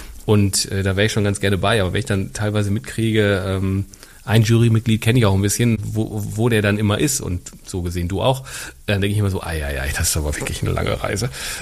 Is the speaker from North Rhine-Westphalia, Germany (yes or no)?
yes; Essen, North Rhine-Westphalia, Germany; Und ich bin ja auch Essener